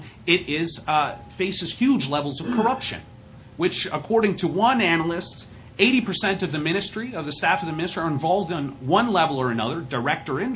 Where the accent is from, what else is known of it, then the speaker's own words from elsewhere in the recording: Canada; I am Canadian and based at a think tank and a university in Canada